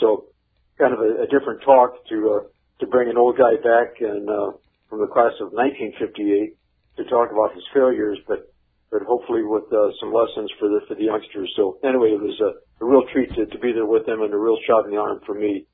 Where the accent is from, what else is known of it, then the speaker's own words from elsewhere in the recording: Kankakee, Illinois, United States; My hometown of Kankakee, Illinois